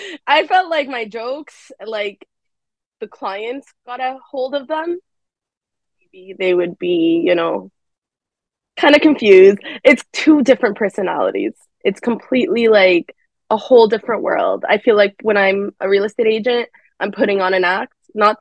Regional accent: Los Angeles, California, United States; also born or lived in Egypt; I lived in LA growing up too.

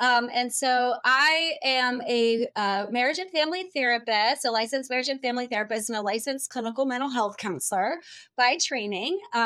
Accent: Pittsburgh, Pennsylvania, United States; I'm originally from Pittsburgh, so I definitely do feel the culture difference between the North and the South, even still today, even though I've been here for a really long time.

